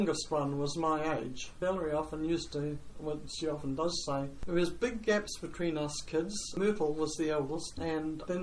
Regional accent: Hastings, Hawke's Bay, New Zealand; born there; in 1934, and I was born in Hastings, and I think it was the maternity annex that was in St Albans Street.

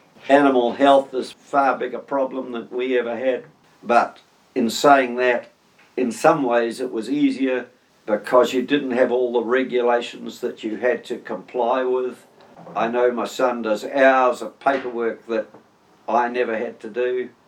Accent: Mangatarata, Waikato, New Zealand; I would walk a mob of cows and calves from my hometown farm at Mangatarata all the way into the Wapakariao sale yards

